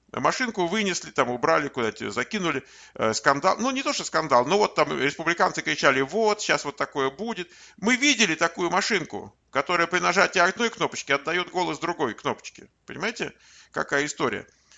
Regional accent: Mexico; Russian is a second language; Вы постоянно таким голосом произносите, что я из Мексики.

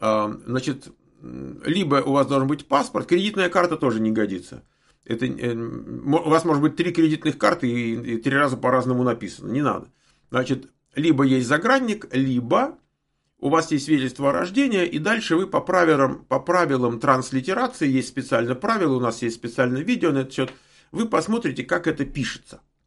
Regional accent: Moscow, Russia; born there; Я вообще-то в Москве родился

